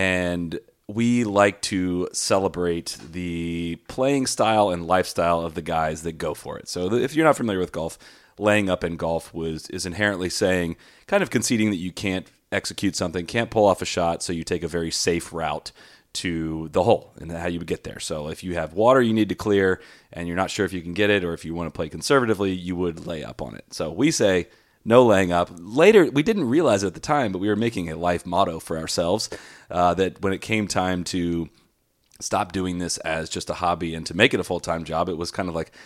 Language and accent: English; Dublin, Ohio, United States; now in Jacksonville, United States; I grew up in Dublin, Ohio, just outside of Columbus. I went to Miami University in Ohio.